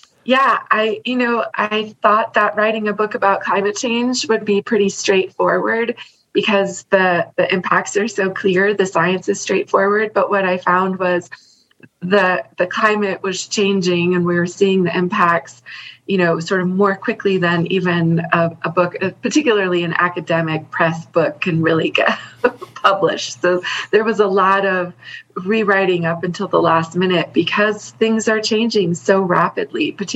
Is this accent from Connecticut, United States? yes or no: yes; Connecticut, United States; also born or lived in Virginia; I grew up in Connecticut, in Western Connecticut. Green, green place.